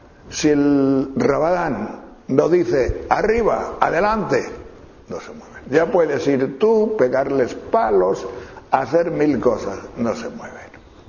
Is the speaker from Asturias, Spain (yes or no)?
no; Castile and León, Spain; Pero mi pueblo es un pueblo de pastores, pero de esos que bajan a Extremadura, Trashumancia, que están 6 meses en León y otros 6 meses cuando las nieves no están allí, están abajo, estaban.